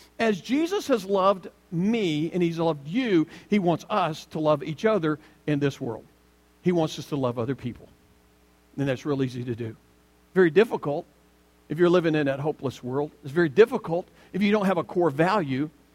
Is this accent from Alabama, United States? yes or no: yes; Alabama, United States; You see, I learned a long time ago growing up in Alabama